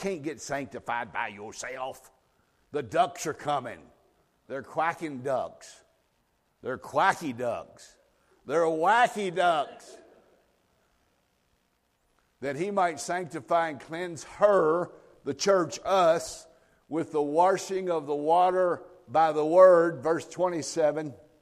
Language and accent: English; Kentucky, United States; Listen, I'm a redneck from Kentucky.